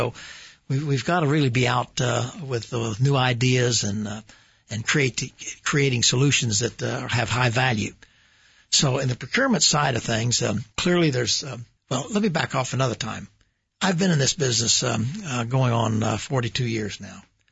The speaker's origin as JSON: {"language": "English", "town": "Oklahoma City", "region": "Oklahoma", "country": "United States", "tie": "born or raised there", "said": "When I was raised in Oklahoma City in the 40s and 50s, I remember being able to walk all the way to school, 6, 8, 10 blocks away"}